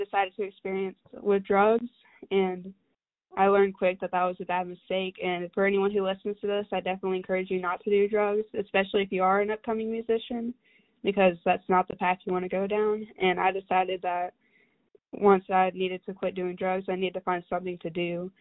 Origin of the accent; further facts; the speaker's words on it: Hall County, Georgia, United States; I'm a musician from Hall County, Georgia.